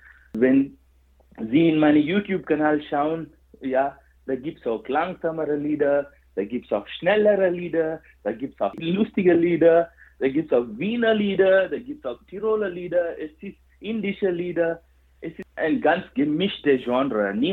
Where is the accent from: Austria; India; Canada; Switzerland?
India; Bangalore, Karnataka; first language Kannada; German is a second language; Das ist meine Muttersprache. Die Sprache heißt Kanada, wie das Land Kanada. Und das ist eine südindische Sprache. Ich komme aus Karnataka, Bangalore, von Südindien.